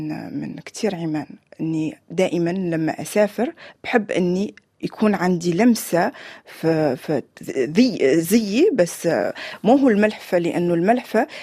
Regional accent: Mauritania; also born or lived in Paris, France; أنا ولدت وترعرعت في موريتانيا، دونك هذا الحب أنا جيت لموريتانيا مع هذا الحب.

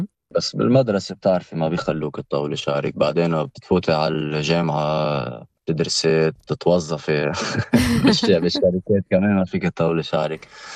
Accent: Tannourine, North Governorate, Lebanon; تنورين ضيعتي وحبيبة قلبي، ومطرح ما بي هلأ موجود، وجداني كله تنورين، بحبها كتير. أنا هلأ مش سكن فيها حاليا، بس في مشروع بعدين أنه هيك أرجع لفوق

